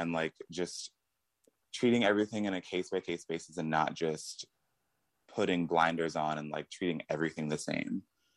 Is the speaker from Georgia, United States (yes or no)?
no; Houston, Texas, United States; Originally, I'm from Houston.